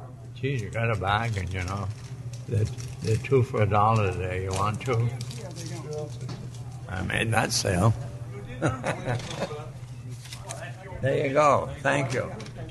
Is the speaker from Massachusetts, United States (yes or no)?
yes; West Groton, Massachusetts, United States; from West Groton, and I run the little country store in the square.